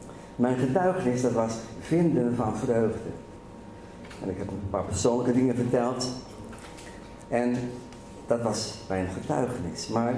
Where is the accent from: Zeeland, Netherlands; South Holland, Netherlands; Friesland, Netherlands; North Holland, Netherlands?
Zeeland, Netherlands; Middelburg; voor degenen die mij niet kennen. Ik kom uit Middelburg.